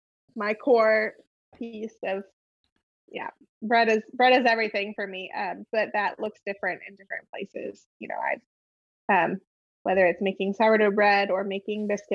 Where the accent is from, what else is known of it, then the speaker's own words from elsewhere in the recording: Midwest, United States; also born or lived in Texas; now in Durham, United States; I was born in Texas. I went to high school and college in the Midwest. And then I moved up to New England for a while. And I'm now living in the South, in Durham, North Carolina.